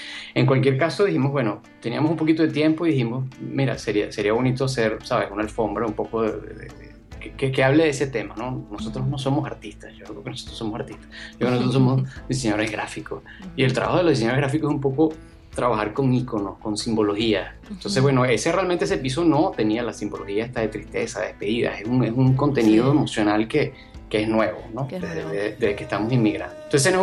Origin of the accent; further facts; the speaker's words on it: Venezuela; Nosotros además, bueno, como venezolanos tenemos como un rato viendo pues, y sufriendo todo lo que está sucediendo en nuestro país.